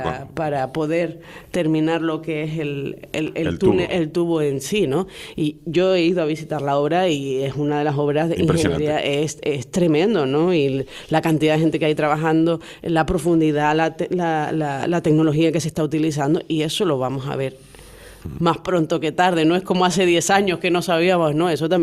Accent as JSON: {"language": "Spanish", "town": "Tacoronte", "region": "Canary Islands", "country": "Spain", "said": "Soy de Tacoronte"}